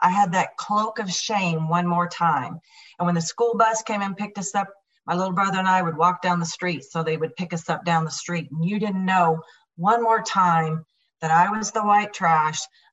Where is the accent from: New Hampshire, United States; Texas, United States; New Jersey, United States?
Texas, United States; Lubbock; now in Arizona, United States; So I'm actually not from Arizona. I am from Texas, Lubbock, Texas. And I come from a crazy, crazy, violent alcoholic home.